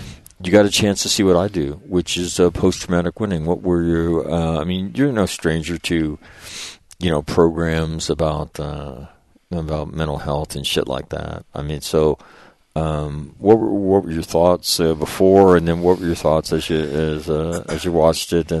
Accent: California, United States; I took up playing hockey, born and raised in California, at the age of 29.

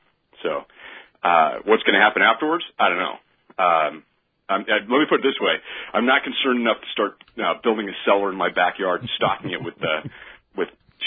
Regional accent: Colorado, United States; also born or lived in New Mexico; I was born and raised in born in New Mexico, raised in Colorado, and spent there until I enlisted.

